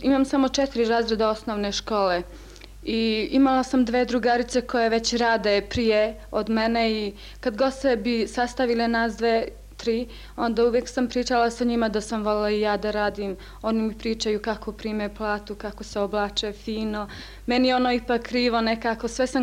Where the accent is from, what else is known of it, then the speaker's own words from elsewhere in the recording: Plav, Montenegro; rodom sam iz Plava